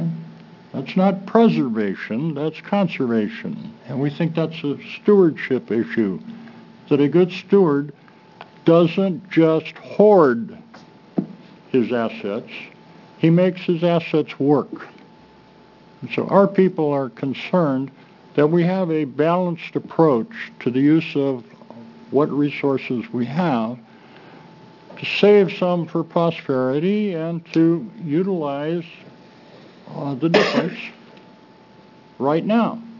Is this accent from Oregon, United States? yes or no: yes; Grants Pass, Oregon, United States; I'm from Grants Pass in Josephine County.